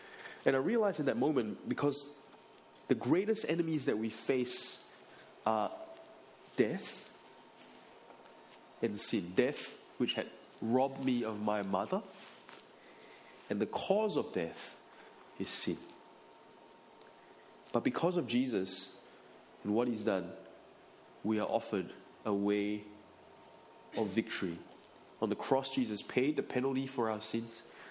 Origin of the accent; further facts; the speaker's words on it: Malaysia; As I said, I grew up in Malaysia.